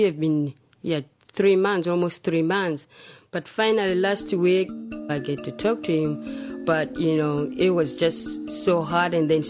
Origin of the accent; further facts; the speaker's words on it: Zimbabwe; now in Auckland, New Zealand; I'm from Zimbabwe, and I live in Auckland.